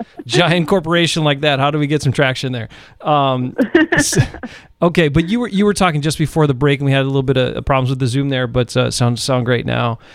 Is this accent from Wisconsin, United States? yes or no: yes; Algoma, Wisconsin, United States; somebody dropped them off in Algoma. That's where I grew up. That's my hometown.